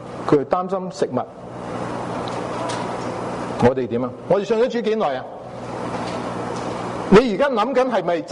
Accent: China; 我们中国人也是很弊的，其实我们叫做什么龙的传人

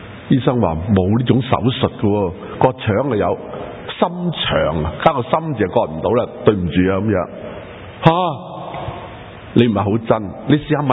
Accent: China; 嗱，我哋系中国人，我哋中国人谂到三招可以控制嘅。

